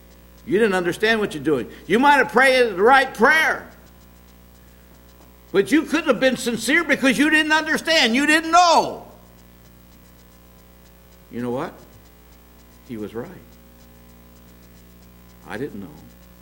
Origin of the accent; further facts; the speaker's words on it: St. Louis, Missouri, United States; born there; I was born in St. Louis. Mom was a Catholic. Dad wasn't anything. So I was raised Catholic, baptized Catholic, went to Catholic school.